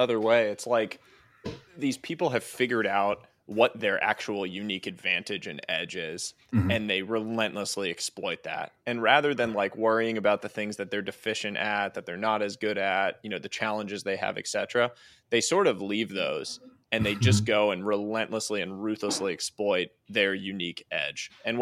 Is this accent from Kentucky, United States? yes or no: no; Boston, Massachusetts, United States; I'm a Boston guy, so I have to ask you about this. I grew up in Boston and cheering for the Patriots